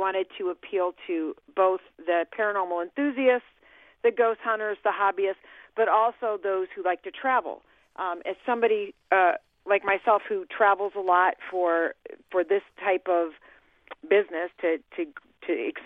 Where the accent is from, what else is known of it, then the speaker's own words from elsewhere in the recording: Ohio, United States; I think I'm a little bit biased because I am from Ohio. I'm from the North Coast, as they call it here.